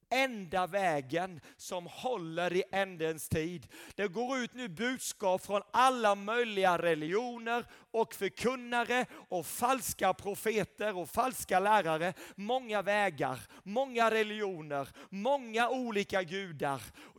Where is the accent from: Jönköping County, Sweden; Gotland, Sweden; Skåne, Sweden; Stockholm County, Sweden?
Jönköping County, Sweden; Sävsjö; Jag brukar skoja, jag är en enkel smålänning. Min pappa, han var en bondpojk. Min mamma var en bondflicka. Jag kommer från en liten plats, minsta stan i hela Sverige, Sävsjö.